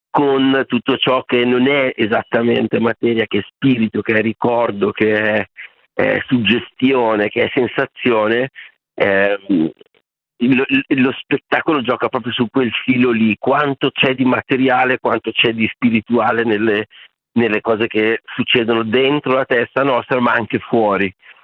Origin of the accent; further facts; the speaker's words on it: Milan, Lombardy, Italy; nel mio caso da milanese